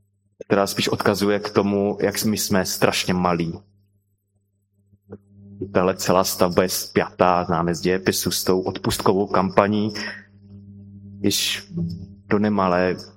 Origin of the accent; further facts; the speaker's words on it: Bohemia, Czechia; Já jsem z Čech, jak jste si všimli.